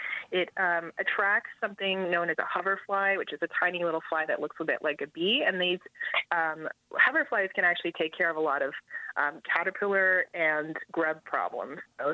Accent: Pennsylvania, United States; now in Maine, United States; No, I'm originally from Pennsylvania, okay. But I've been in Maine for a while.

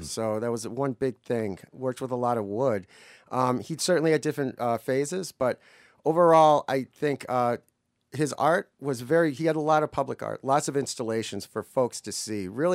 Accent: Black River Falls, Wisconsin, United States; I grew up knowing Truman. I'm from Black River Falls. He's from my hometown.

